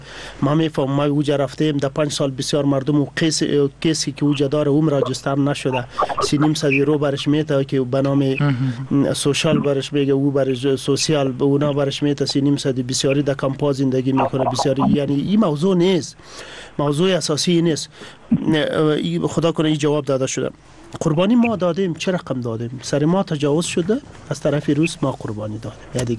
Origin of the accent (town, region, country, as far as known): Afghanistan